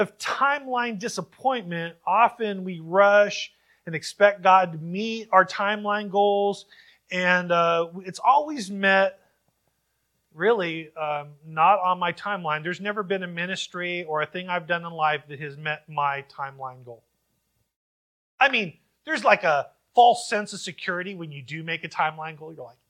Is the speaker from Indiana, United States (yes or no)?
no; California, United States; I mean, I'm from California, so it definitely sounds like it's from the country. So already it's off the table for me. But you know, as you live in Kansas as long as I have